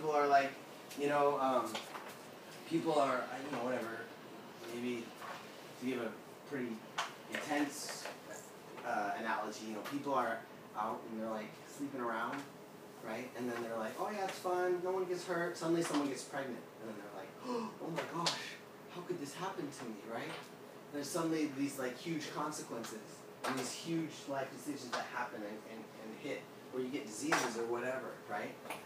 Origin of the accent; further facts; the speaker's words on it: United States; I'm American, so you know, like the Western pioneer